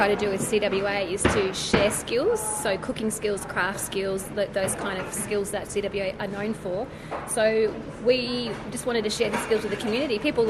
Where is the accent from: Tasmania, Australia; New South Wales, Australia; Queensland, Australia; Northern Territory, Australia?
Northern Territory, Australia; Alice Springs; I'm from Alice Springs